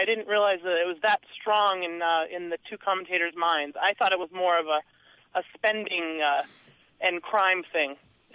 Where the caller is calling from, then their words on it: Massachusetts, United States; I'm on a car phone in the Metro West suburbs. I live in Somerville.